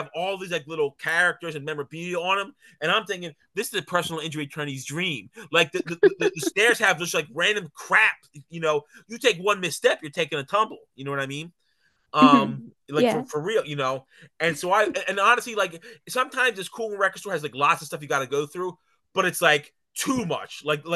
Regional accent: Philadelphia, Pennsylvania, United States; I'm like, I'm from Philadelphia.

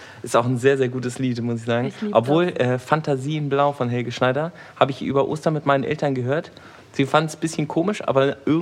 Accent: Eifel, Germany; Ja, ich bin dann so in der Eifel aufgewachsen, da kenne ich das.

